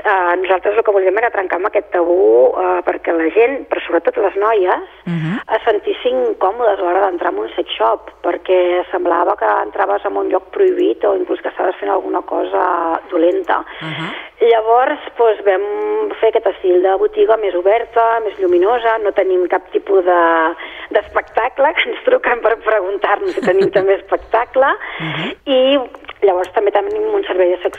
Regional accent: Catalonia, Spain; nosaltres som de la Creu Alta, som tallarets

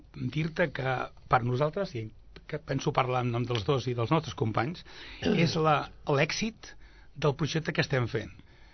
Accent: Sabadell, Catalonia, Spain; perquè som de Sabadell, perquè estimem Sabadell

